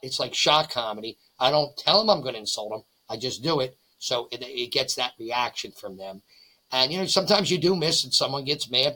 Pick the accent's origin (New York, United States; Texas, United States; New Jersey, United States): New Jersey, United States; Margate; now in Voorhees, United States; Originally down by Atlantic City, a place called Margate. Now I'm in Voorhees.